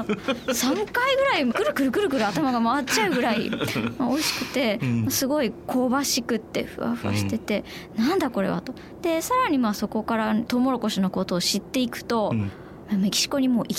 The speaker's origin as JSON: {"language": "Japanese", "region": "Nagano", "country": "Japan", "tie": "born there", "said": "生まれは長野です。"}